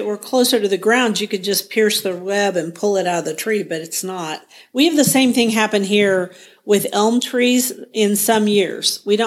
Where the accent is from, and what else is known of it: Guthrie, Oklahoma, United States